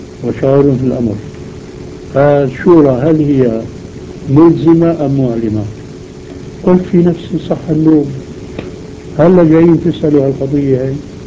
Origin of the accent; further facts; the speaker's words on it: Syria; مثل ما بيقولوا الشوام عندنا في الشام